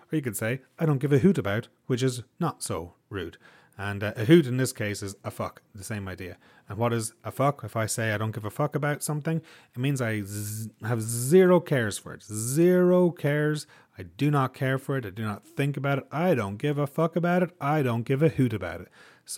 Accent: Ireland; now in Canada; I grew up in Ireland, folks. Religion was everywhere. And I'm quite happy in Canada where it's not everywhere.

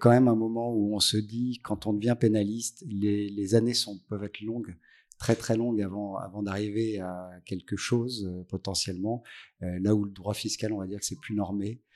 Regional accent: Dijon, Bourgogne-Franche-Comté, France; born there; Alors, je ne débarque pas à Dijon parce que non, je suis née à Dijon.

